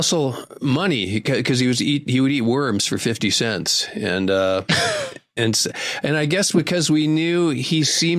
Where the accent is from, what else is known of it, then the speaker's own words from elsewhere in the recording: Viroqua, Wisconsin, United States; can't take me out of Wisconsin, particularly Viroqua.